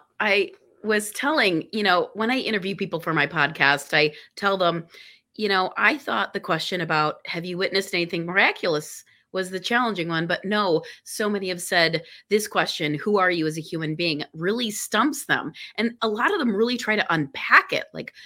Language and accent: English; Guyana; also born or lived in Lahore, Pakistan; I'm a third culture kid. I grew up in Guyana, South America, and in Lahore, Pakistan.